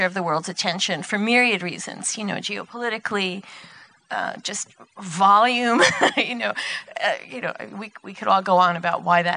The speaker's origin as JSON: {"language": "English", "town": "New York City", "region": "New York", "country": "United States", "tie": "born or raised there", "also_born_or_lived": "Cuba", "said": "Well, I grew up in New York City. My family left Cuba when I was 2.5. So I considered myself, you know what I did to survive both being Cuban and being a New Yorker?"}